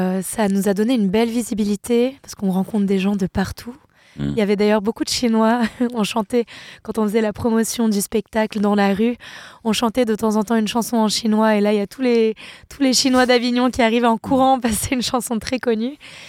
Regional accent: Switzerland; je suis suisse, on est suisse, mais on est des voyageurs. La Suisse, c'est notre pays de cœur

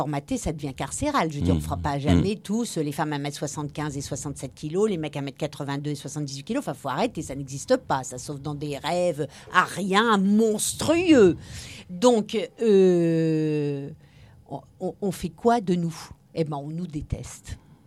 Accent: Hauts-de-France, France; Et je suis du Nord

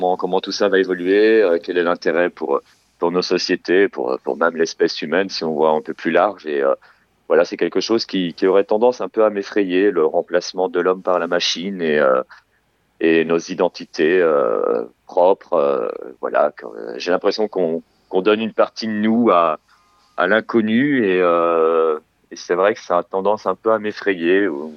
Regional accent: Belgium; la ville où j'ai grandi en Belgique

